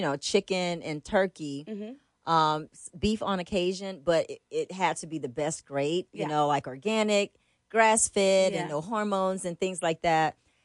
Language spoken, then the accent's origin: English; Atlanta, Georgia, United States; And it's funny because we dance real hard, and we're from the South. So, you know, being from Atlanta like that, the groove is different.